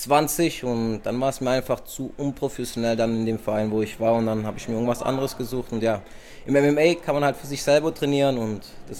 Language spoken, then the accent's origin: German; Germany; born there; Ich bin halb Brasilianer, halb Deutscher. Also mein Vater ist Brasilianer, meine Mutter ist Deutscher. Ich bin aber in Deutschland geboren.